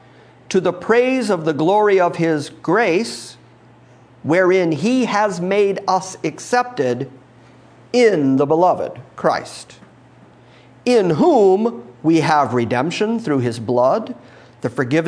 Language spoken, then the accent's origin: English; Ireland; I'm Irish.